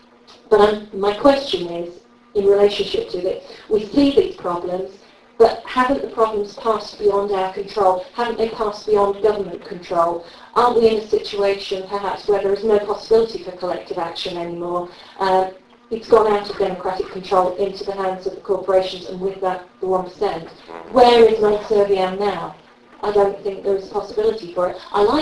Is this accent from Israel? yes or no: no; United Kingdom; I'm British.